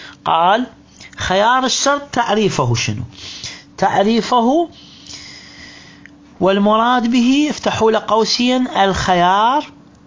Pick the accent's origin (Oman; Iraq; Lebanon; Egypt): Iraq; عندنا بالعراق